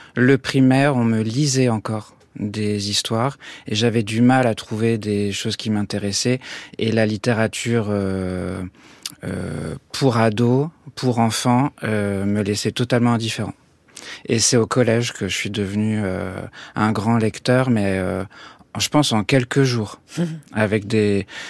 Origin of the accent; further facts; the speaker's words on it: Normandy, France; je suis normand, alors j'ai vu la Normandie comme si c'était l'Angleterre.